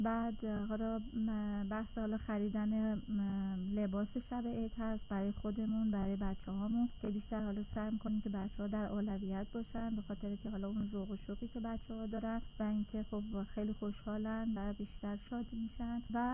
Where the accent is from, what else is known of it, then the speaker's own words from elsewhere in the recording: Tehran, Tehran Province, Iran; born there; now in Karaj, Iran; خودم متولد تهرانم ولی پدرم اصالتاً خوزستانی هستن.